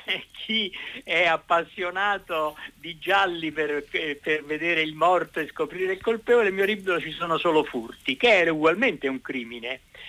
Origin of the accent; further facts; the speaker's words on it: Rome, Lazio, Italy; il mio luogo è a Roma, perché io sono romano, ma in particolare un ombelico di Roma, che è l'isola Tiberina.